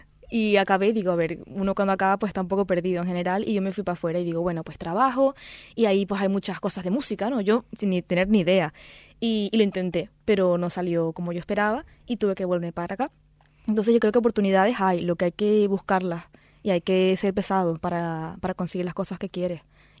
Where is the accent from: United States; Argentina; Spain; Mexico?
Spain; Santa Cruz de Tenerife, Canary Islands; born there; Yo nací aquí en Tenerife.